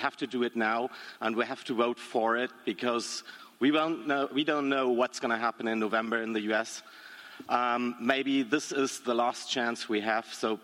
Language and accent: English; Germany; English is a second language; I'm a member of the ALEC at Large Advisory Committee. I'm from Germany, and I don't have the pleasure to speak in my mother tongue here.